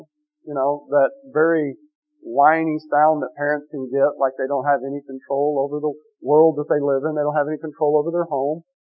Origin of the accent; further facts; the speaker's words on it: Giddings, Texas, United States; I grew up in Giddings. I mean, I didn't grow up in a rough place